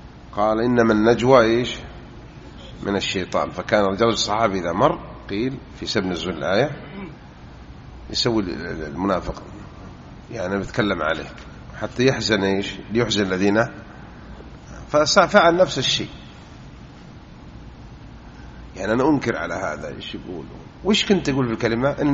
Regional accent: Jeddah, Makkah Province, Saudi Arabia; وهذا مستغرب عندنا بجدة

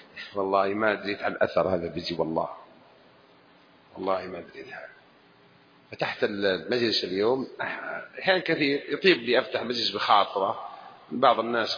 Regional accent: Jeddah, Makkah Province, Saudi Arabia; حصلت عندنا في جدة هنا في حجاز سعوديون يسمونها ملكة

